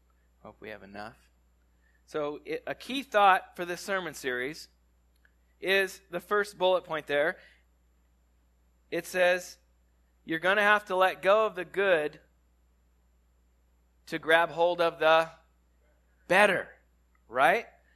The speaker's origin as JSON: {"language": "English", "region": "California", "country": "United States", "tie": "born or raised there", "said": "I grew up in California since I was a wee little lad, and I went to Minor Bay Academy, and then I made my way to Tennessee."}